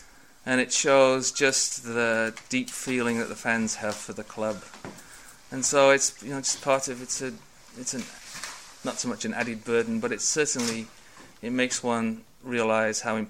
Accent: United States; Well, one thing about being an American businessman is we don't really have pipeline dreams

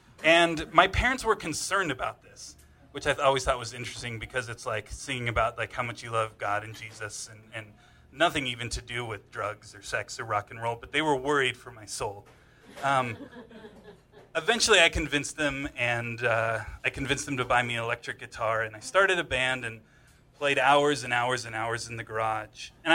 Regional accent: California, United States; So I grew up in Orange County in a very conservative family, very religious, very Christian.

